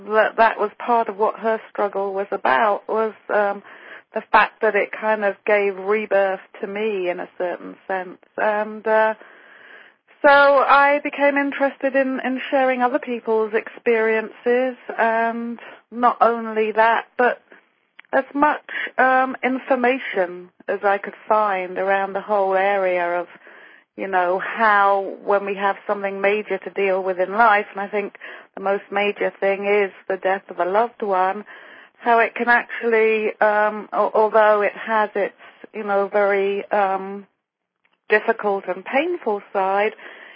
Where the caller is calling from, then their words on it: Ojai, California, United States; I'm in Ojai, California. Southern California.